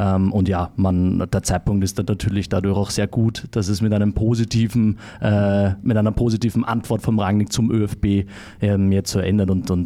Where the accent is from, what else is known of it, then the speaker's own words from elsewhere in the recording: Austria; Aber es macht mich als Österreicher und großer Fan vom Nationalteam auch stolz